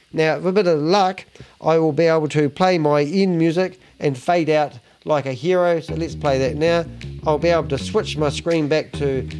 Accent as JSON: {"language": "English", "town": "Christchurch", "region": "Canterbury", "country": "New Zealand", "tie": "born or raised there", "said": "used to have meetings in the morning, 7:30 and 9:30 in the morning, in different bars and cafes in my hometown, Christchurch."}